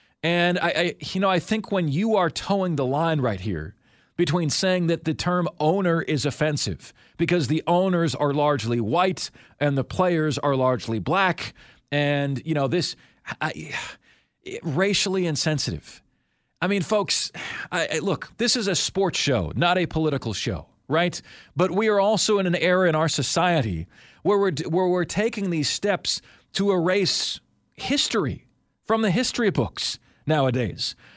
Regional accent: Tampa, Florida, United States; my hometown of Tampa, for one, have been up for hundreds of years.

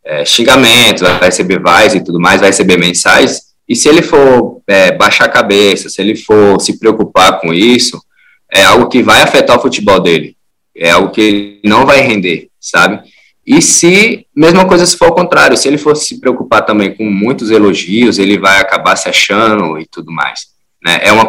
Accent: Brasília, Federal District, Brazil; also born or lived in Teresina; Eu sou nascido em Teresina, mas antes de 6 meses, meus pais se mudaram para Brasília.

